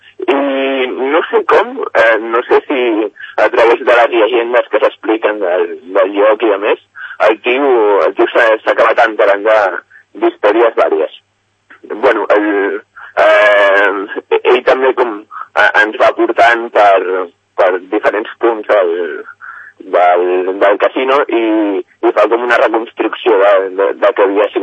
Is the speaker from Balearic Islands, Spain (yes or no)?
no; Barcelona, Catalonia, Spain; m'ha fascinat una mica la idea de que jo soc de Barcelona des de fa, bueno, 25 anys, tinc 25 anys